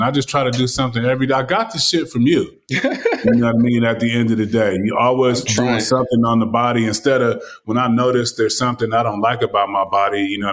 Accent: California, United States; I mean, I'm from Cali.

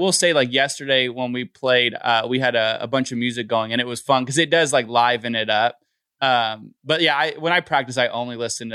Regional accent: Los Angeles, California, United States; I'm from Los Angeles.

